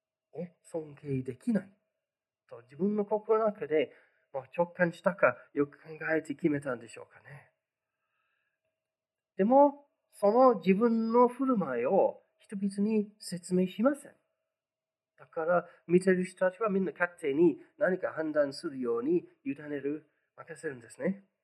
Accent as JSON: {"language": "Japanese", "region": "London", "country": "United Kingdom", "said": "私たちロンドン出身なので、普段、まあ、ユダヤ人見かけること多かったです。"}